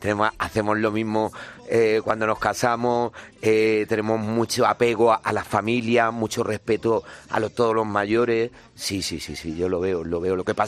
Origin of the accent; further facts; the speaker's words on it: Granada, Andalusia, Spain; Es donde me ha tocado, donde nosotros somos granadinos.